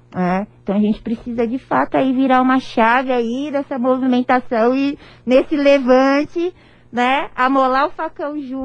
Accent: São Joaquim da Barra, São Paulo, Brazil; moved away as an adult; Eu sou de São Joaquim da Barra, nascida e criada lá, mas eu fui para São Paulo com 19 anos.

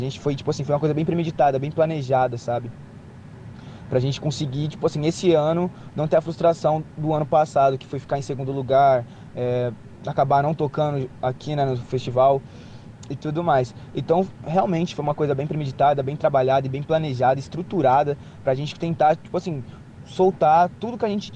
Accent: São Paulo, Brazil; born there; now in Ribeirão Preto, Brazil; Seguinte, eu sou um artista, né, regional aqui, de Ribeirão Preto mesmo. Não nasci aqui, nasci em São Paulo, porém moro aqui já faz uns 10 anos.

